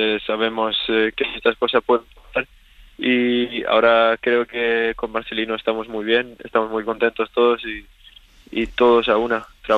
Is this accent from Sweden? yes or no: yes; Sweden; Spanish is a second language; como siendo sueco, la verdad que Mallorca es el paraíso.